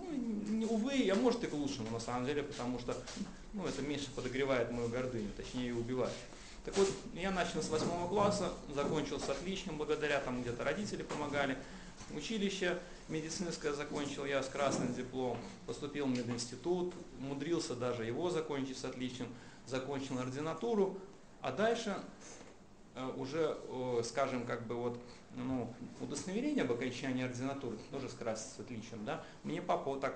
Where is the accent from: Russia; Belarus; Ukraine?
Belarus; Minsk; я из Минска.